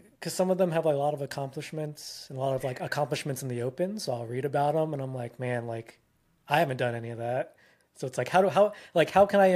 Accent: Philippines; now in United States; obviously I'm Filipino. My parents would always

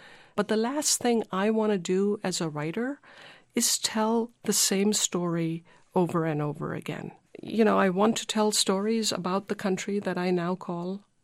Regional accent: India; moved away as an adult; now in United States; You know, it is an undeniable fact that I was born and lived in India until I was 21. But it is also true that I've spent my entire adult life in the United States.

